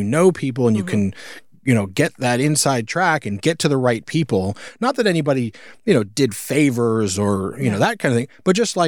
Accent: New York, United States; I mean, I'm originally from New York, which is probably 10 times worse than Boulder.

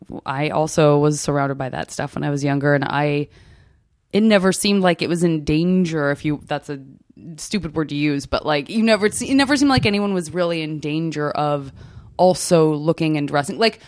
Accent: Tucson, Arizona, United States; I'm from Tucson, Arizona.

